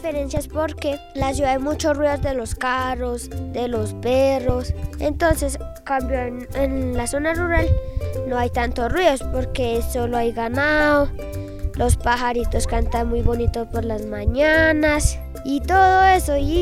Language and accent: Spanish; Pasquillita, Bogotá, Colombia; Soy de Pasquillita, zona rural